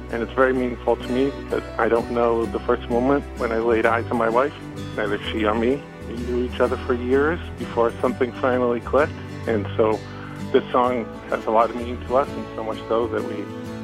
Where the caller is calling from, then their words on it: Fairfield, Connecticut, United States; I'm calling from Fairfield, Connecticut